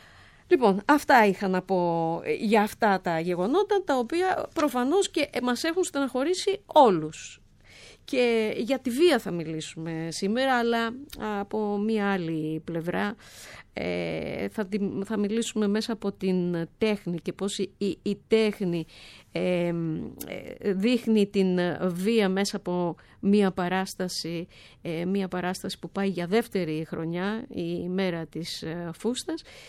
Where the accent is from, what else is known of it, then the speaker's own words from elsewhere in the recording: Heraklion, Crete, Greece; Για μένα που κατάγομαι από την Κρήτη, από το Ηράκλειο